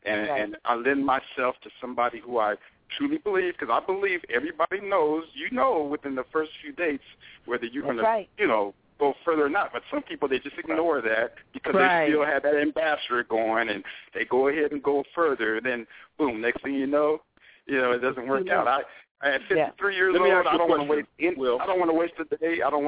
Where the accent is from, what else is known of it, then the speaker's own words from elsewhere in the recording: San Diego, California, United States; I'm from San Diego.